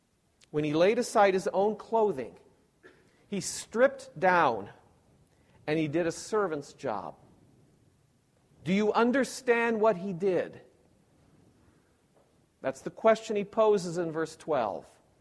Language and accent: English; Pella, Iowa, United States; I remember in my hometown of Pella, there was a congregation that used foot-washing as one of their sacraments.